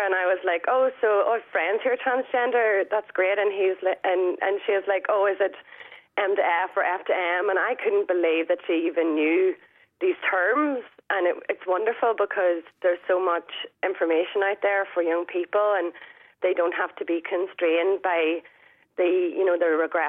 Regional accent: Northern Ireland, United Kingdom; moved away as an adult; I mean, I grew up in Northern Ireland, and I felt like I had to go to London

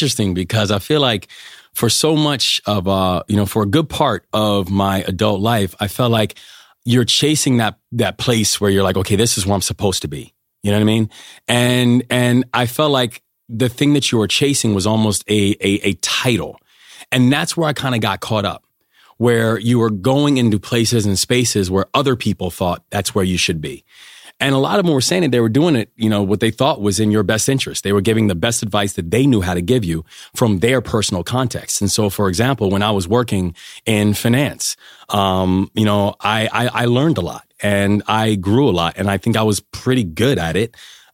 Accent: United States; being an American in the UK at that time was just a fascinating experience.

